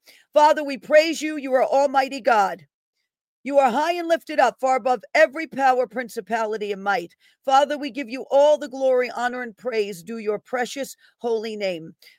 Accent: Bronx, New York, United States; Love the boroughs. I'm from the Bronx.

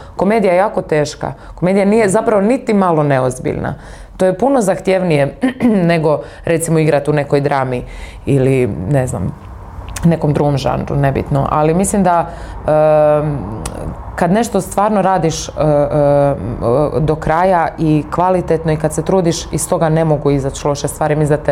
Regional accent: Dubrovnik, Dubrovnik-Neretva County, Croatia; Ja sam, reći iz Dubrovnika, jesam, da.

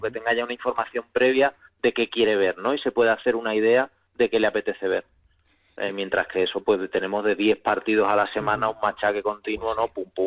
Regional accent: Seville, Andalusia, Spain; now in Madrid, Spain; porque yo soy de Sevilla y en mi círculo, por lo menos, no conocía nada que tuviese que ver con esto

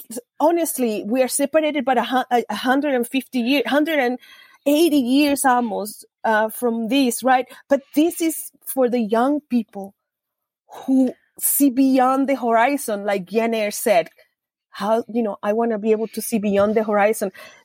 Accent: Maracaibo, Zulia, Venezuela; we were growing up in Maracaibo, and we just dreamed of somewhere else.

